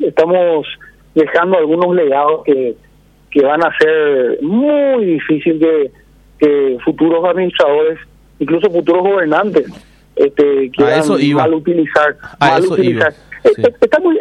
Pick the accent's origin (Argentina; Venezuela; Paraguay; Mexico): Paraguay